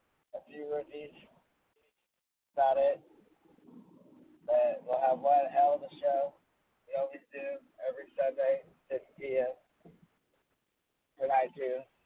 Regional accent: Appalachia, United States; I mean, I am from the Appalachian Mountains

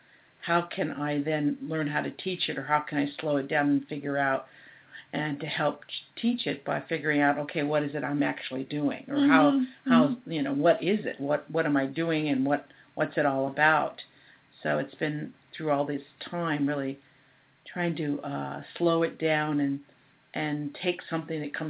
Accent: Sunnyvale, California, United States; growing up in Sunnyvale and living in the Silicon Valley, at that time

